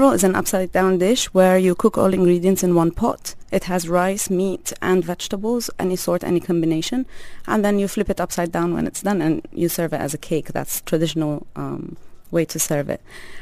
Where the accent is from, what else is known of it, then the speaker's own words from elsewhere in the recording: Amman, Amman Governorate, Jordan; In Amman.